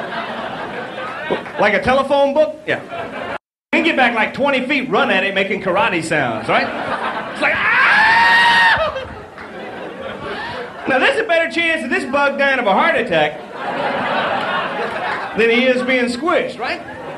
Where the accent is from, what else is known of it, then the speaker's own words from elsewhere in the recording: Texas, United States; As he said, I'm from Texas. Amazingly enough, in Texas, the thing we're most proud of, the Alamo.